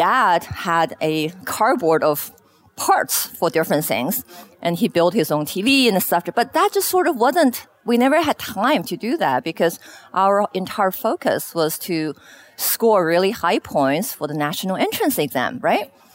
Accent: Beijing, China; moved away as an adult; also born or lived in Shanghai; now in Seattle, United States; I was born in China, in Shanghai, and then I spent most of my, you know, elementary high school years in Beijing. I came over to Seattle, very sunny Seattle today

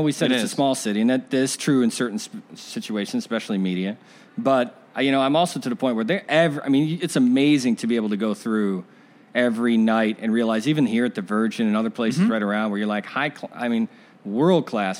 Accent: Chicago, Illinois, United States; I know WGN. I'm from Chicago.

